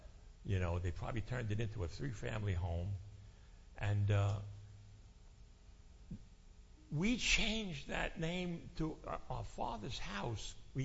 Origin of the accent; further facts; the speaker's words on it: Copiague, New York, United States; I grew up here in Copaig, right on Waldo Street, next block over from Jerry and Mary Ann. My father built the house I grew up in.